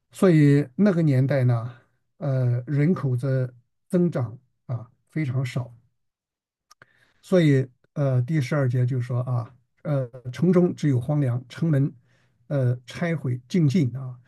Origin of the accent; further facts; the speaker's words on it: China; 我们中国人有一句话啊，叫做“团结就是力量”。